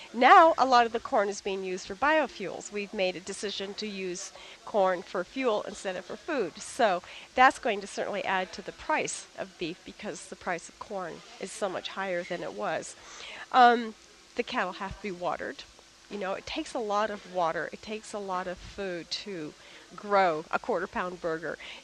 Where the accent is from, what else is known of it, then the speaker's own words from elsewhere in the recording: California, United States; because of when I grew up and growing up in California and actually having a backyard one could eat from.